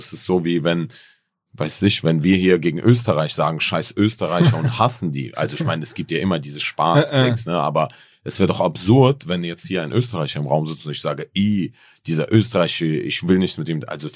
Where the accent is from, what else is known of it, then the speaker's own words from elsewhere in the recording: Berlin, Germany; ich bin auch aus Berlin zum Beispiel, ganz ehrlich, hierher nach Hamburg extra gekommen